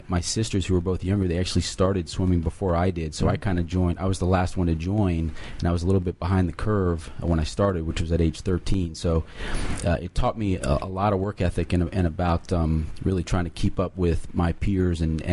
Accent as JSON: {"language": "English", "town": "Rockville", "region": "Maryland", "country": "United States", "said": "I'm from the area, Rockville, Maryland."}